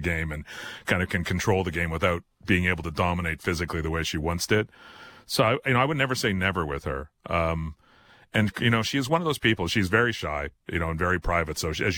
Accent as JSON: {"language": "English", "country": "Canada", "said": "But yeah, if you can't get behind this team, as a Canadian, check your pulse."}